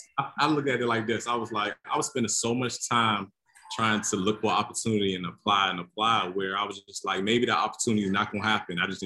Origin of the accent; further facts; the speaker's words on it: Maryland, United States; I'm from the Washington, D.C., PG County area, you know, it's home of like Kevin Durant, all these top, you know, top NBA athletes.